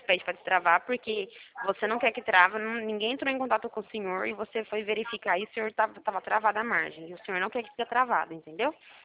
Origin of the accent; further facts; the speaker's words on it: São Paulo, Brazil; que eu sou do interior de São Paulo, tá bom?